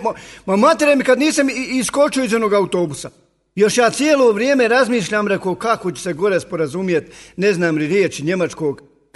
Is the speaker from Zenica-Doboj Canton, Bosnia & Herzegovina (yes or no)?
no; Sarajevo, Federation of Bosnia and Herzegovina, Bosnia & Herzegovina; Pita on mene, odakle si ti? Rekao, iz Sarajeva.